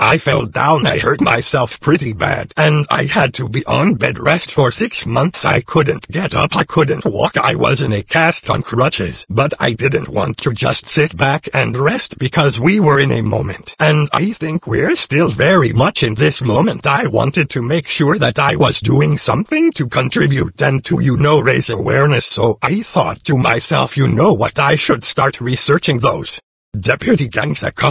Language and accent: English; Los Angeles, California, United States; born or raised there